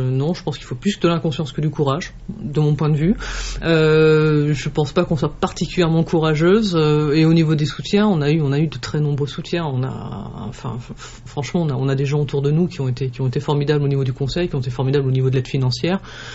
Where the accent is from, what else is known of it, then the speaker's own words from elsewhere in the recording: Brittany, France; Je suis absolument pas bourguignonne, moi je suis bretonne.